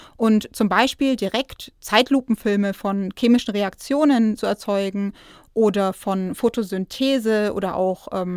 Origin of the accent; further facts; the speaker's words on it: Nuremberg, Bavaria, Germany; now in Regensburg, Germany; Ich komme ursprünglich aus Nürnberg und habe da mein Abi gemacht